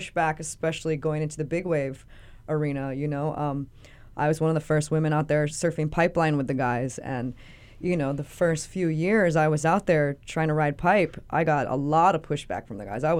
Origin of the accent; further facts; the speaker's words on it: Hawaii, United States; it was also tough, you know, growing up in Kauai.